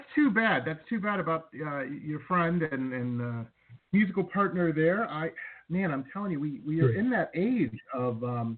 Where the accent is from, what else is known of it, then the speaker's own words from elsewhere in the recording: Detroit, Michigan, United States; I grew up in Metro Detroit